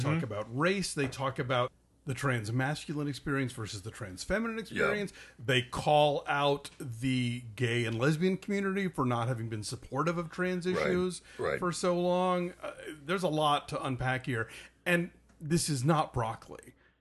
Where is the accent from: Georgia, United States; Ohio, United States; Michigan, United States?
Georgia, United States; Atlanta; now in Texas, United States; I didn't know what it was until I moved to Texas, and that's on me because I grew up in Atlanta